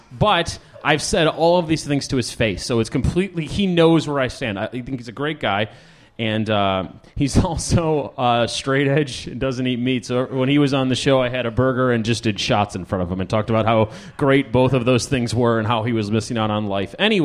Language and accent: English; Chicago, Illinois, United States; accent: Chicago; I said that in a weird Chicago accent. We're both from Chicago, trust me, guys.